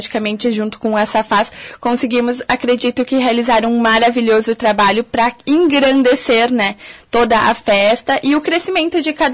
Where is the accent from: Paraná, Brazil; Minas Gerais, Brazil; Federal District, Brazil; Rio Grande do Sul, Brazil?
Rio Grande do Sul, Brazil; Caxias do Sul; also born or lived in Canoas; quando eu saí de Caxias para estudar e fui residir em Canoas, foi quando realmente eu entendi o que é a cidade grande